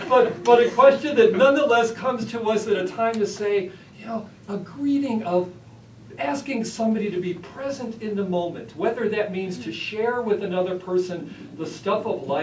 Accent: Midwest, United States; there is a particular East Coast greeting that I, as a Midwesterner, find a little intriguing

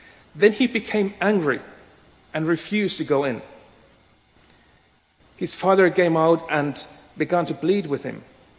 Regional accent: Finland; now in Oman; But we are originally from Finland, and so they are now back in Finland, much norther in the globe

